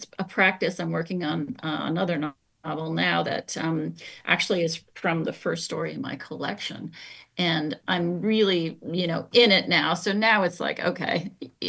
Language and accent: English; Canada; The walls were dirty, everything was dirty and yucky, and I came from Canada